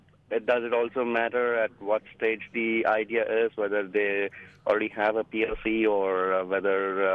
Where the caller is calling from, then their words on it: Fremont, California, United States; from Fremont.